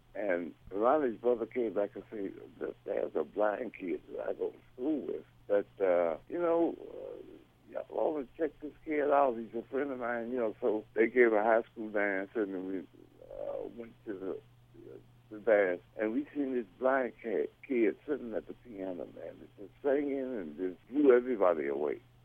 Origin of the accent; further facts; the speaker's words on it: Detroit, Michigan, United States; We're all from Detroit, you know, we all knew each other, we all grew up with each other, and so forth.